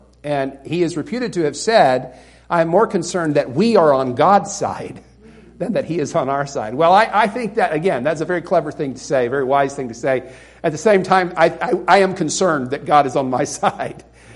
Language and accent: English; the South, United States; I'm from the South, you would expect that.